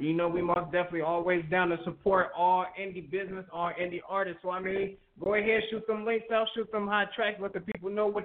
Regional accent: Tennessee, United States; Shout out to my home state, Tennessee.

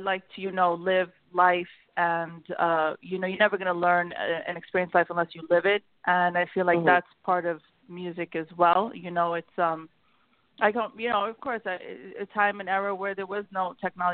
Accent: New York, United States; And growing up in New York, you know, I was around all different cultures and music, and everything was thrown at me.

